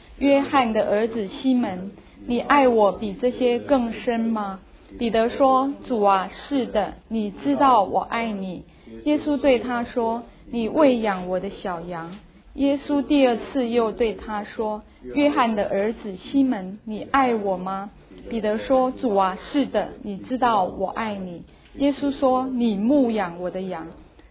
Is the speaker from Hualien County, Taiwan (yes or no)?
no; Kaohsiung, Taiwan; 我是高雄人，那我对基隆也不熟哈。